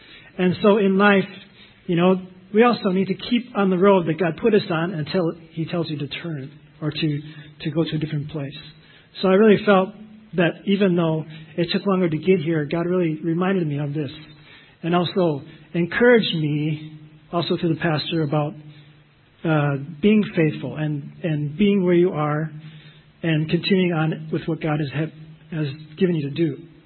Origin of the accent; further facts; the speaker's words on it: Waconia, Minnesota, United States; I come from Waconia, Minnesota. I don't know if you've heard of that. It's a small town southwest of the Twin Cities